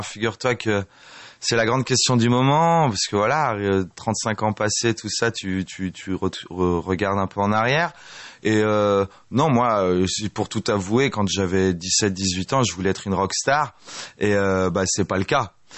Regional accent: Grenoble, Auvergne-Rhône-Alpes, France; dans la région où je viens de Grenoble, région Rhône-Alpes.

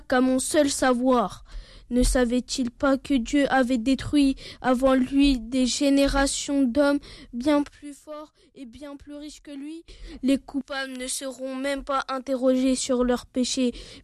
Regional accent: Alfortville, Île-de-France, France; Je viens d'Alfortville.

